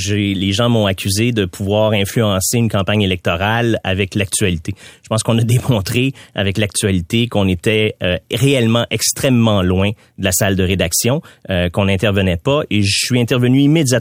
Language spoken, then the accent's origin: French; Montreal, Quebec, Canada; Vous savez, je viens de Quartierville, moi.